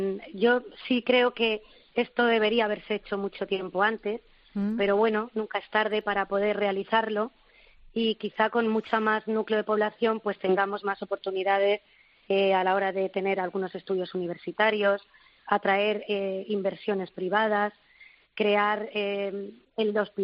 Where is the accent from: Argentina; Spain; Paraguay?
Spain; Madrid, Community of Madrid; now in Don Benito, Spain; yo soy madrileña, vivo aquí hace ya 22 años, entonces tengo un poco, claro, yo me siento aquí ya donbenitense, me siento extremeña, me siento madrileña también